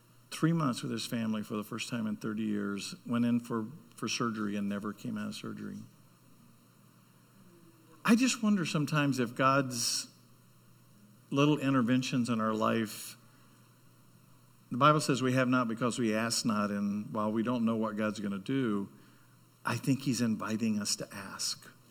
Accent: Charlotte, North Carolina, United States; I said, yeah, I'm from NASCAR territory. I'm from Charlotte.

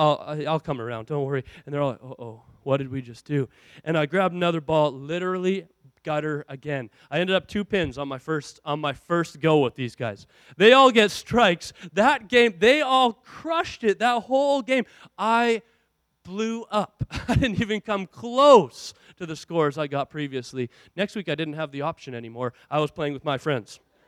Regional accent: Williams Lake, British Columbia, Canada; I'm from Williams Lake, remember, you know. Surprising we had a bowling lane at all.

